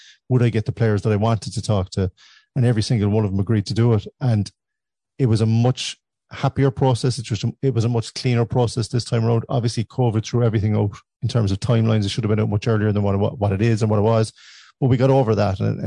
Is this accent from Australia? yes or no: no; County Cork, Ireland; living and growing up in the 80s in West Cork